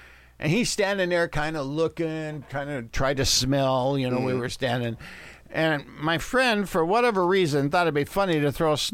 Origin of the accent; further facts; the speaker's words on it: Los Angeles, California, United States; born there; I was born in Los Angeles, and, of course, the Los Angeles Zoo was somewhere I went when I was a child.